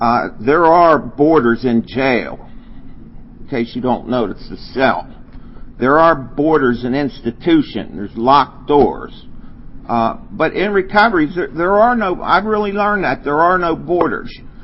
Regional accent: Pittsburgh, Pennsylvania, United States; I'm from Pittsburgh, PA. Thank you. Clap for Pittsburgh over there.

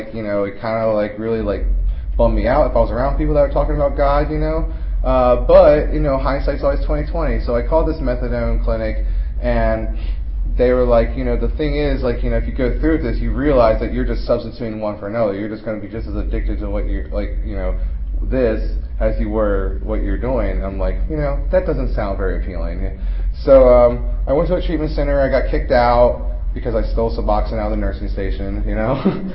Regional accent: Baltimore, Maryland, United States; So I was like, hey man, like I'm from Baltimore too.

